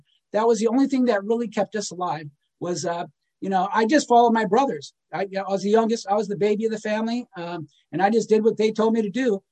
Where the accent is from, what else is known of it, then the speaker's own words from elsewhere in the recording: Los Angeles, California, United States; We grew up in Baldwin Hills, and we'd have to go find him.